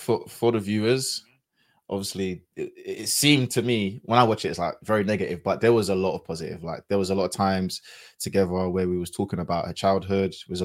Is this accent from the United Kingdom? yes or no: yes; London, United Kingdom; my experience growing up in London, where there's black people everywhere